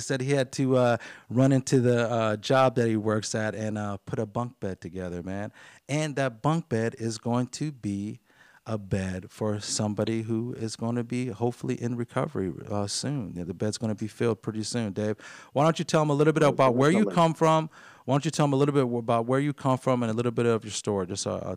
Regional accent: Pennsylvania, United States; he is actually from, I might as well say my hometown of PA.

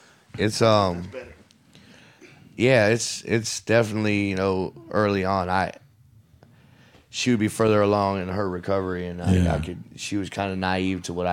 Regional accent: Orlando, Florida, United States; Like, you know, I'm from Orlando, Pine Hills, so from the west side of Orange County.

